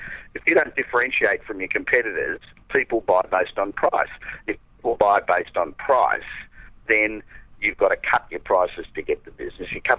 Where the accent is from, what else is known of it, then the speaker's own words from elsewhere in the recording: Australia; accent: Australian; now in Los Angeles, United States; Yeah, I've lived in L.A. for 25 years, but my accent never seems to go away.